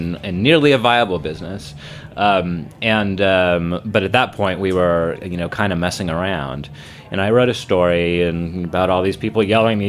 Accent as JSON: {"language": "English", "region": "New York", "country": "United States", "said": "I think as a New Yorker, sometimes you're just sort of trained not to look at too much."}